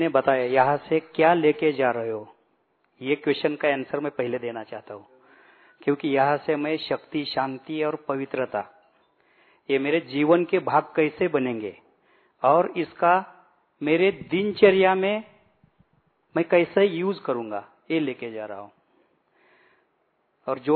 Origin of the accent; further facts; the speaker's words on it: Pune, Maharashtra, India; मैं पुणे से हूँ, पुणे महाराष्ट्र से।